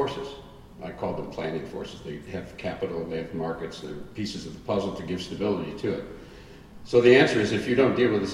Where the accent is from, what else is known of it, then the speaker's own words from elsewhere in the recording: Wisconsin, United States; remember I'm from Wisconsin, the place is filled with co-ops